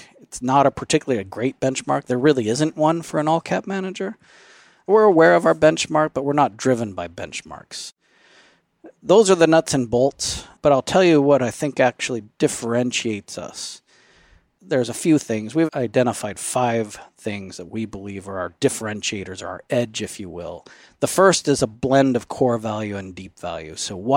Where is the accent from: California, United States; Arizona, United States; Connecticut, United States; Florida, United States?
Arizona, United States; Phoenix; I'm a lifelong Phoenix Suns fan. I grew up in the Phoenix area.